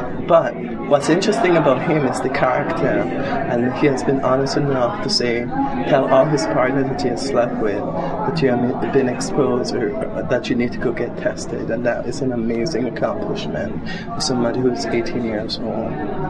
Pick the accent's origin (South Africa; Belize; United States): Belize; I'm from Belize. I am the president of the United Belize Advocacy Movement.